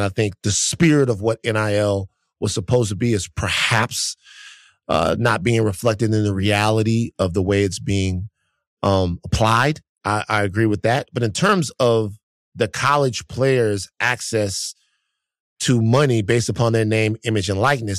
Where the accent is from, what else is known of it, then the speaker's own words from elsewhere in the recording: Baton Rouge, Louisiana, United States; I'm from South Baton Rouge, Louisiana, where LSU is.